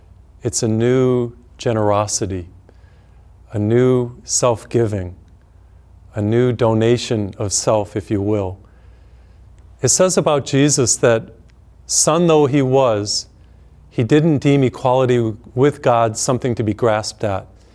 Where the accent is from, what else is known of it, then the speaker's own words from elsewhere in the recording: United States; growing up in the American culture as a male